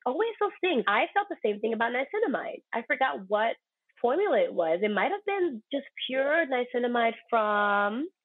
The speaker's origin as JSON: {"language": "English", "region": "New York", "country": "United States", "tie": "born or raised there", "said": "So fashion for me, even being from born and raised in New York, was a bit too cut edge for me and too unfriendly."}